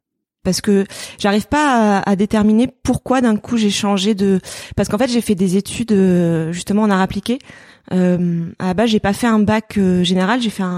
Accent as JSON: {"language": "French", "town": "Marseille", "region": "Provence-Alpes-Côte d'Azur", "country": "France", "said": "je suis repartie un petit peu de Marseille. Donc, je suis partie par le biais d'Erasmus et après faire un peu de mes études à Paris. Et après, je suis revenue en fait."}